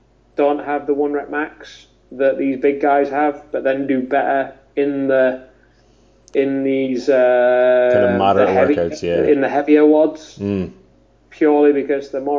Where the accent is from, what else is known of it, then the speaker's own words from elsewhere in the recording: United Kingdom; we'll always complain because we're British.